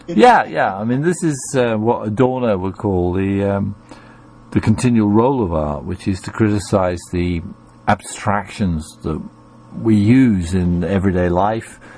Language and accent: English; United States; which may be why, as an American, I find it possible to talk to you